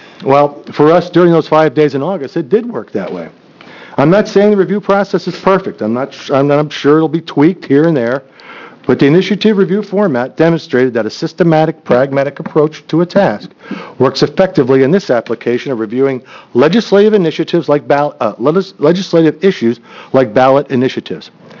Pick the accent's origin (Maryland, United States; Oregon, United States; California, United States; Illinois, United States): Oregon, United States; Portland; I'm from Portland, Oregon.